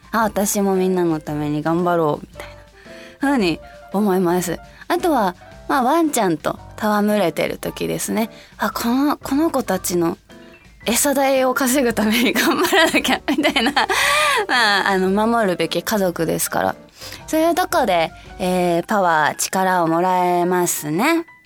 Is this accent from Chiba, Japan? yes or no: no; Hokkaido, Japan; まあ地元北海道味噌バターとかも好きですし